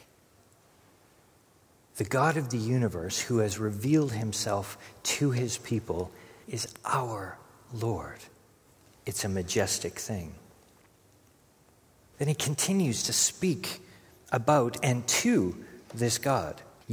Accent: Canada; I'm Canadian. That's answer enough as far as I'm concerned. As a Canadian, of course I have been camping.

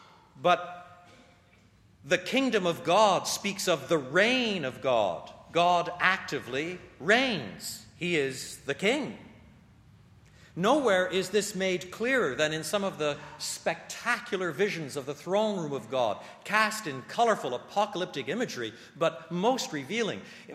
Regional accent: Canada; since I'm a Canadian, Her Majesty Queen Elizabeth II is my queen, my monarch, as much as yours.

